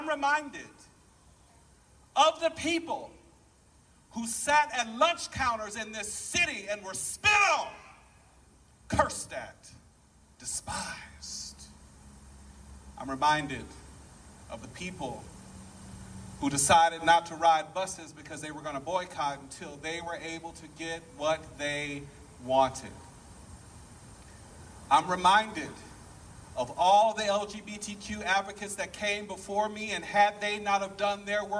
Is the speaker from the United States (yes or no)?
yes; Texas, United States; We are from Texas. We live here in Texas.